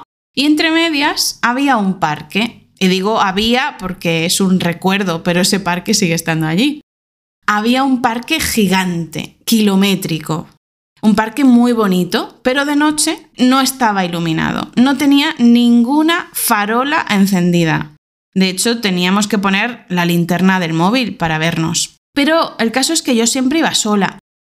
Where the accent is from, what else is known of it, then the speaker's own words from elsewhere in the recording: Spain; para nosotros que somos españoles en Italia o en Francia o en Portugal